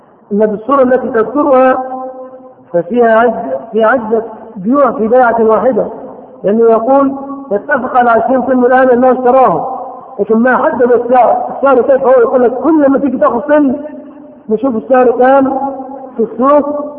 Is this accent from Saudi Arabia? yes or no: no; Egypt; ولكن عندنا في مصر نظام العقبات ملغي في بلادنا